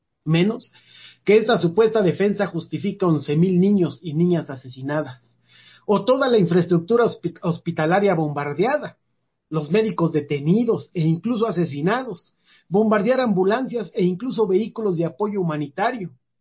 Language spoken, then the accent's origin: Spanish; Mexico; Vean que como mexicanos y ante la crisis del capitalismo norteamericano somos los siguientes en ser despojados